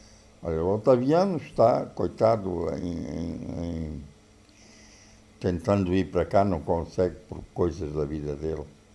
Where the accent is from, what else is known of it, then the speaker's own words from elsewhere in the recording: Benguela, Angola; Tive 6 meses em Benguela, que é a minha terra.